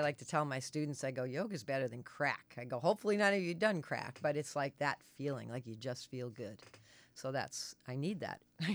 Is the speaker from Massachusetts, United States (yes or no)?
yes; Gloucester, Massachusetts, United States; And I grew up on the East Coast on the harbors, so in Gloucester, Mass.